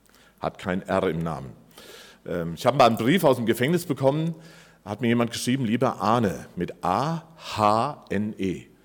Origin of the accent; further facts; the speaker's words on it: Breitscheid, Germany; Wir sind aus Breitscheid und ganz viele wissen, glaube ich, noch, wir gehören zur Gefährdenhilfe.